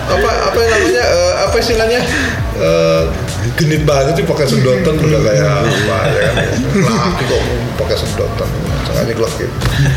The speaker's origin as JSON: {"language": "Indonesian", "town": "South Tangerang", "region": "Banten", "country": "Indonesia", "said": "saya orang Tangsel jadi saya enggak gitu."}